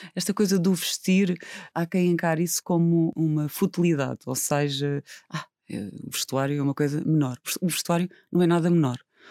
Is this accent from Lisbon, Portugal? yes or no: no; Algarve, Portugal; Eu nasci e cresci na Serra do Caldeirão. A Serra do Caldeirão, sendo... O Algarve não é grande, não é?